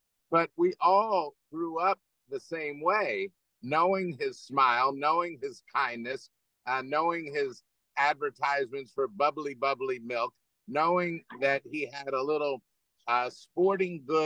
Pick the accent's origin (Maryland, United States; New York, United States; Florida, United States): Maryland, United States; Mount Washington; just a kid growing up in Mount Washington, like everybody else, wearing shirts that said number five.